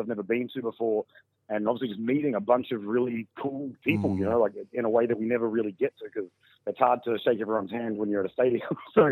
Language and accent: English; New South Wales, Australia; born there; And I was born in New South Wales, so like just up from Sydney.